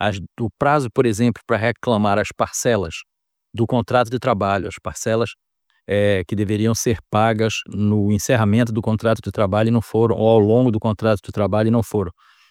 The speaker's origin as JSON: {"language": "Portuguese", "town": "Belém", "region": "Pará", "country": "Brazil", "said": "E hoje a pergunta vem aqui da minha terra, da linda e morena cidade de Belém, Santa Maria de Belém, do Grão-Pará."}